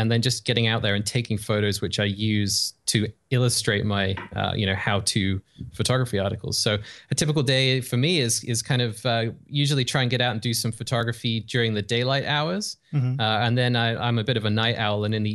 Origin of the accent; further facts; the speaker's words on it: England, United Kingdom; accent: weird in-between accent; moved away as an adult; now in Canada; I'm from England originally, and I've been in Canada for 10 or 12 years now. So I have this kind of weird accent that hovers somewhere in between that people can't quite place.